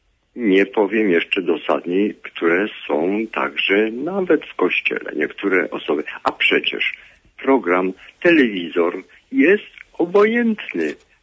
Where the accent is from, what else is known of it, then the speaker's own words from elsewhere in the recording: Silesian Voivodeship, Poland; Ja ze Śląska.